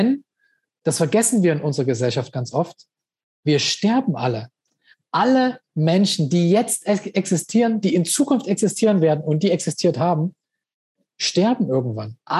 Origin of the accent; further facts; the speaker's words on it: East Germany, Germany; Ich komme ja aus der DDR. Ich habe ja den Sozialismus erlebt.